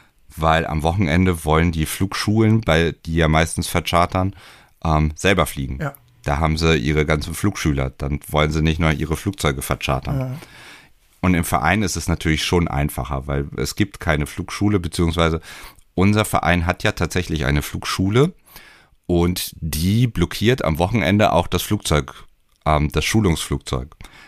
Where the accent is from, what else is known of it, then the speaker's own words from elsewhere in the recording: Hameln, Lower Saxony, Germany; ich bin ja in Hameln groß geworden